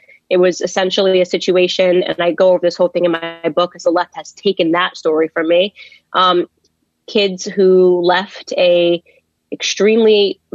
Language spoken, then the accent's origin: English; Connecticut, United States; and I'm from Connecticut, and I guess everybody in Connecticut's a billionaire. Right. And so I grew up poor.